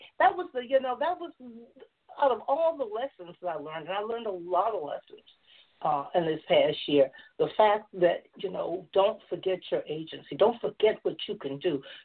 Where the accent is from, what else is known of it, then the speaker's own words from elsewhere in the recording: the South, United States; I grew up in the South, and I can't tell you how many people, white women, men will tell you